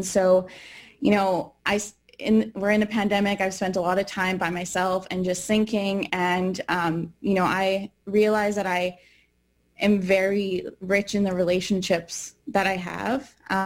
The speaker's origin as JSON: {"language": "English", "region": "Saskatchewan", "country": "Canada", "said": "I'm from Wiper First Nation in Southeast Saskatchewan. I'm Cree and Assiniboine on my dad's side, and Scottish and Irish on my mom's side."}